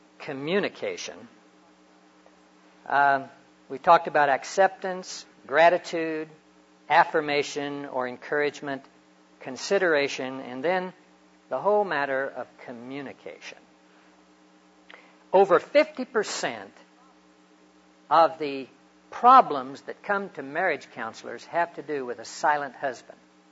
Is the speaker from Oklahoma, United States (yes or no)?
yes; Hollis, Oklahoma, United States; See, I grew up out in Hollis, Oklahoma.